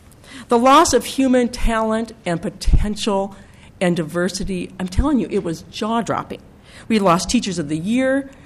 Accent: Minneapolis, Minnesota, United States; I am from Minneapolis, and I have spent the last 17 years as a Minneapolis public school parent.

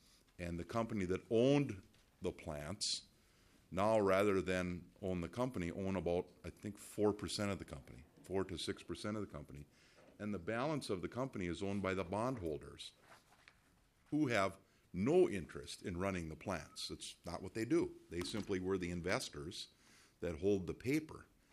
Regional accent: Cook, Minnesota, United States; one of the two closed plants is actually very close to my hometown of Cook.

